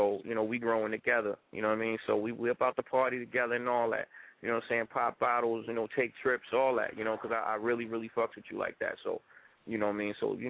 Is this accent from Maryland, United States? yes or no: yes; Baltimore, Maryland, United States; I come from Baltimore, so, you know, Baltimore is not a hip-hop, you know, hip-hop-based city.